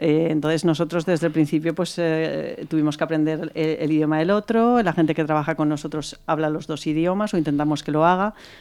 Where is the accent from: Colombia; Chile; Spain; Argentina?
Spain; mi socio es francés, yo soy española y bueno, y así hemos desarrollado nuestro trabajo desde el principio